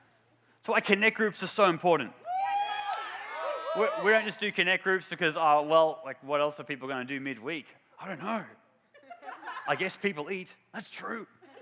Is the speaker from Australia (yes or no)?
yes; Australia; accent: Australian; God, I pray that I will speak clearly with my Australian accent.